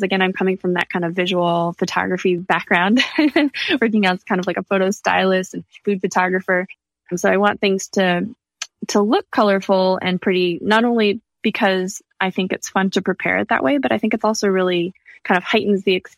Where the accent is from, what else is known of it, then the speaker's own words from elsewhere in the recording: California, United States; California. I'm from California. My husband grew up in New York.